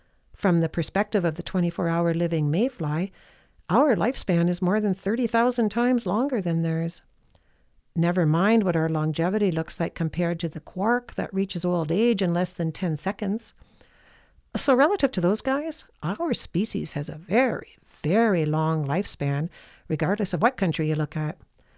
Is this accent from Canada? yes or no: yes; Canada; Here in my home country of Canada